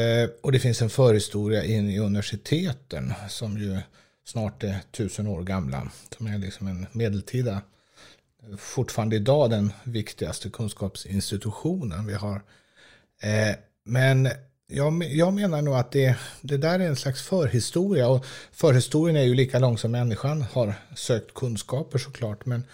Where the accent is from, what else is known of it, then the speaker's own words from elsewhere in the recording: Västra Götaland County, Sweden; now in Stockholm, Sweden; jag är uppväxt med en svensk far och en dansk mor i den gamla norska provinsen Bohuslän. Sen har jag studerat vid det svenska universitetet i den östdanska provinsen Skåne. Och sen bor jag i Stockholm sedan 30 år tror jag.